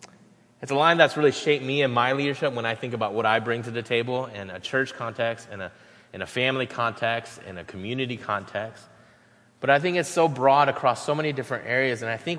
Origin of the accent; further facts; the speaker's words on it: Florida, United States; also born or lived in South Korea; So, yeah, like he shared, I grew up in Florida. My wife grew up there as well, attended school there. My children will go to that university as well. But also, I was originally born in South Korea, so I am a southerner by every sense of that word